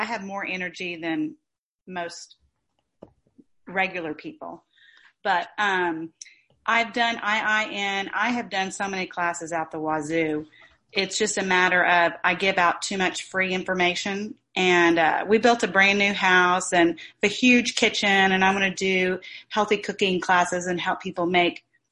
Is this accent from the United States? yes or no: yes; Dallas, Texas, United States; I'm from Dallas, so I'm going to be driving in.